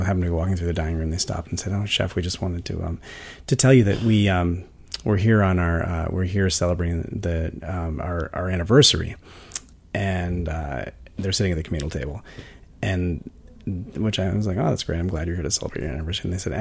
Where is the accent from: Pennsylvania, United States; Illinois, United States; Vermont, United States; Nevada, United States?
Vermont, United States; I grew up in Vermont on a small sort of sustainable organic farm. And my parents raised everything from chickens to sheep to cattle